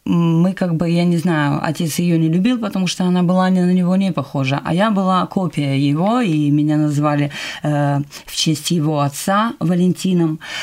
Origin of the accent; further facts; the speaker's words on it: Vladivostok, Primorsky Krai, Russia; мне 39 лет. Я рождена была в городе Владивосток, я с Дальнего Востока.